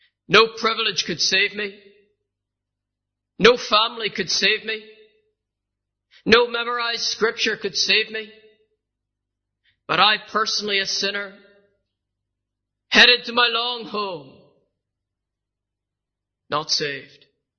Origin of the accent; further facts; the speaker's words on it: Japan; And that was home to us and normal to us as children growing up in Japan.